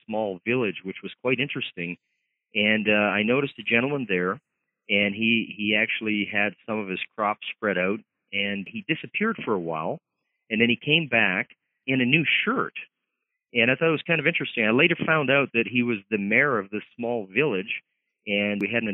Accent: Canada; being a Canadian used to a little bit lower temperatures and definitely lower humidity

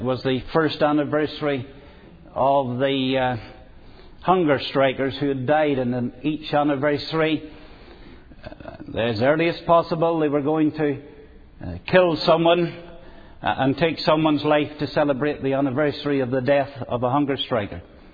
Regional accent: Belfast, Northern Ireland, United Kingdom; now in Lisburn, United Kingdom; I come from South Belfast. That's where my church is. I live in Lisburn

